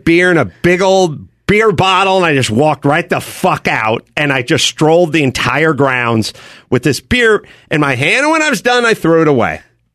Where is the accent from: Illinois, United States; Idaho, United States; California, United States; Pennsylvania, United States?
California, United States; Los Angeles; But I'm freaked out because I'm from Los Angeles.